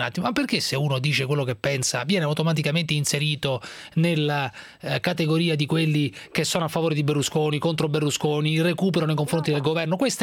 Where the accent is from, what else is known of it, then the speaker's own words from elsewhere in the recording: Rome, Lazio, Italy; io sono romano, Fiorella, io sono romano